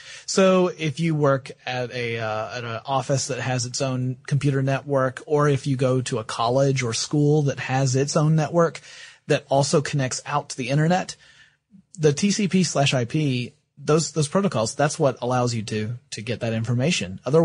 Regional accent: Bible Belt, United States; I was brought up in the Bible Belt.

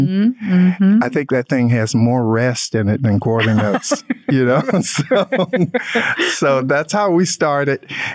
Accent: Durham, North Carolina, United States; And he played in an R&B band in my hometown, which is Durham, North Carolina.

